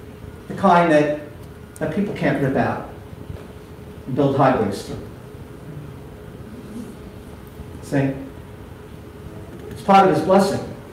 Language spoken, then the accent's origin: English; Queens Village, New York, United States; Growing up in Queens Village, my grandfather had a home.